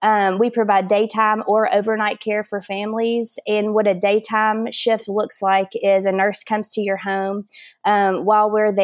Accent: Nashville, Tennessee, United States; I'm a born and raised native Nashvillian, and I grew up here in the Nashville area. I went to college at the University of Tennessee in Knoxville

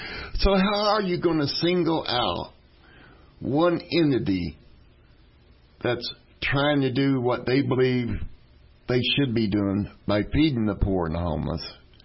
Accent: United States; I'm an American. This is my American right

